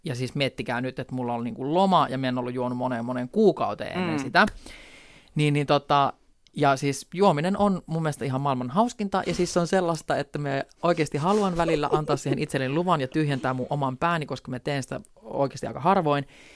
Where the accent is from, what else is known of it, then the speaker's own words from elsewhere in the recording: Rovaniemi, Lapland, Finland; olen 34-vuotias artisti ja olen kotoisin Rovaniemeltä.